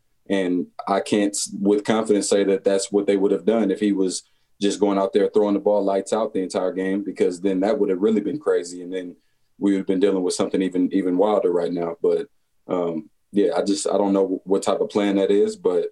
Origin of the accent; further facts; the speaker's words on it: East Palo Alto, California, United States; I'm from East Palo Alto.